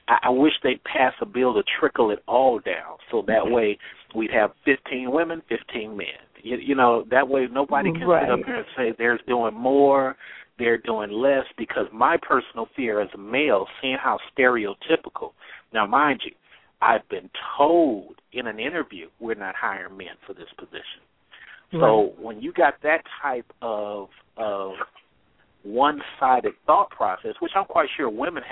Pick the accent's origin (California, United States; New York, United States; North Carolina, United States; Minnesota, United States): California, United States; because in California, I'm from the Bay Area